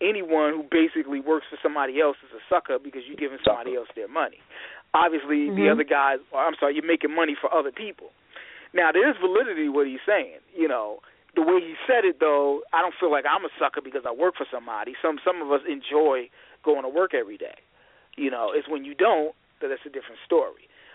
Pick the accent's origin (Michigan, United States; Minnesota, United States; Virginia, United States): Michigan, United States; I'm your host from Michigan